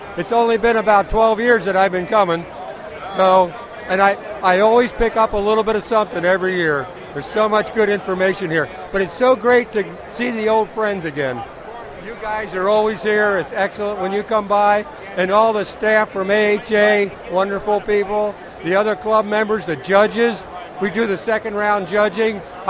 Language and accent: English; Endicott, New York, United States; We're from Endicott, New York. We're brewers in the Endicott region.